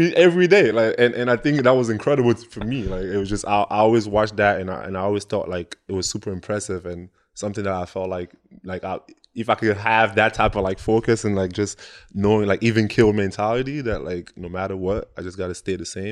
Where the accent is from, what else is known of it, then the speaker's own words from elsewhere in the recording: Douala, Littoral, Cameroon; because I'm from Douala in Cameroon.